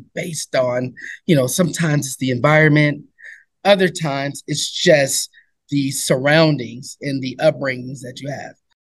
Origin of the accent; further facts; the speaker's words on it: Oakland, California, United States; Born and raised in Oakland, lived in Oakland all my life